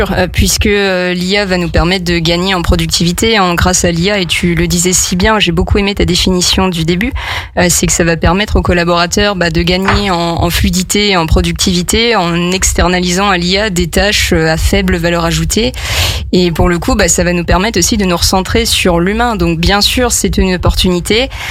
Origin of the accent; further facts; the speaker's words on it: Nancy, Grand Est, France; born there; Oui, c'est ça, je suis née à Nancy.